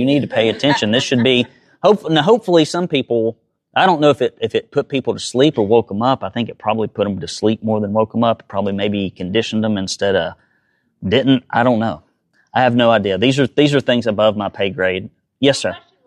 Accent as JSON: {"language": "English", "region": "Alabama", "country": "United States", "tie": "born or raised there", "said": "We lived in like this little shanty area of just abject Appalachian poverty. And so that's where I grew up in Alabama."}